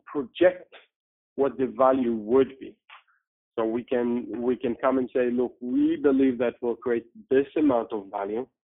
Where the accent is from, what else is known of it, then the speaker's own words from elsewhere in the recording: Israel; I come from Israel.